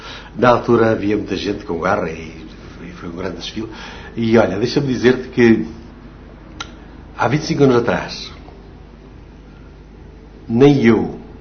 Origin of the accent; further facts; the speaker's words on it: Portugal; now in Echternach, Luxembourg; nós também, em Esternac, como portugueses, devemos ter todos orgulho